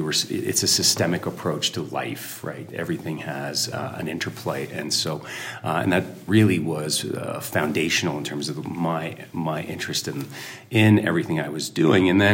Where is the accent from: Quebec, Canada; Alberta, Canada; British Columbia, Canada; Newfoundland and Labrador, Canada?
Quebec, Canada; Montreal; I'm here on Wendat. My nation's just outside of Quebec City, though I grew up in Montreal.